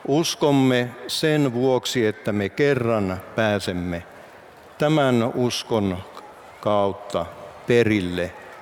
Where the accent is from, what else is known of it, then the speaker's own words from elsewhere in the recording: Alpua, North Ostrobothnia, Finland; No, minä muistan pikkupoikana, kun istuin oman kotikyläni Alpuan rauhanyhdistyksellä seuroissa.